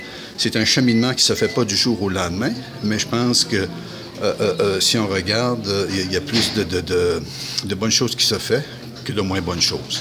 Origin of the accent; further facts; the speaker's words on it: Quebec, Canada; moved away as an adult; moi, je suis originaire du Québec. Alors, je quitte une société où je faisais partie de la majorité.